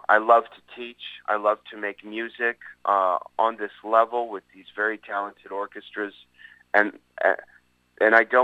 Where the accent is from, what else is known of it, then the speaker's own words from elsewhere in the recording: St. Louis, Missouri, United States; And that quote comes from North County, which is where I grew up in the St. Louis region.